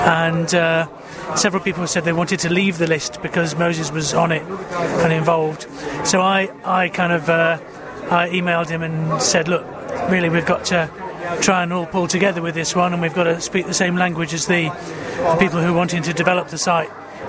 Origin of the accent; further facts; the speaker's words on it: York, Yorkshire, United Kingdom; from York.